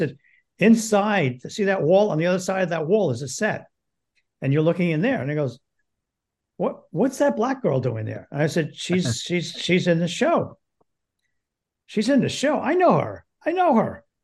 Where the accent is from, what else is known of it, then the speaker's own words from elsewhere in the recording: Yonkers, New York, United States; like the North Bronx, Yonkers.